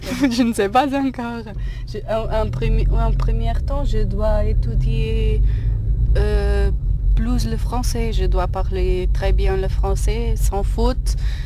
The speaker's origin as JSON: {"language": "French", "town": "Aveiro", "region": "Aveiro District", "country": "Portugal", "second_language": "French", "moved": "yes", "lives_now": "France", "said": "Je viens d'Aveiro. Elle se trouve entre Porto et Coimbra."}